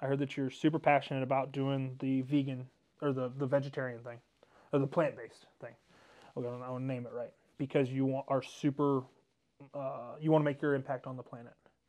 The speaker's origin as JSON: {"language": "English", "town": "Mansfield", "region": "Ohio", "country": "United States", "also_born_or_lived": "Sandusky", "said": "because I'm from Mansfield originally, and then when we moved to Sandusky, I'm like, holy crap."}